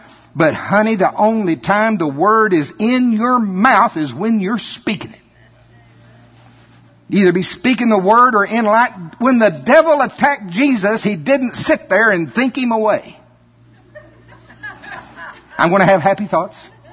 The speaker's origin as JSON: {"language": "English", "town": "Shawnee", "country": "United States", "said": "I am from Shawnee. We have corn bins anyway."}